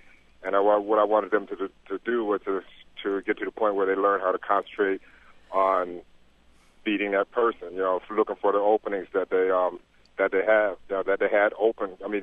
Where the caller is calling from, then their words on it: Flint, Michigan, United States; I'm calling you from Flint.